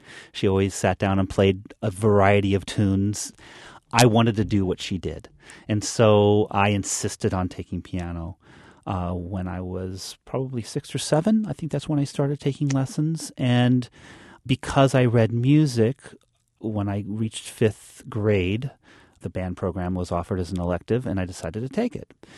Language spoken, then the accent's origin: English; Reno, Nevada, United States; I grew up in Reno, Nevada, and it's about 4 hours from San Francisco.